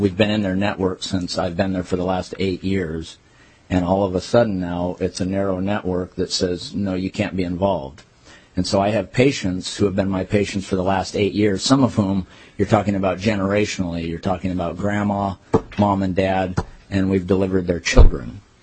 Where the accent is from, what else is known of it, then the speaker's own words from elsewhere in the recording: California, United States; now in Minnesota, United States; I'm not a Minnesota native. I grew up in California, so my background is Kaiser Permanente.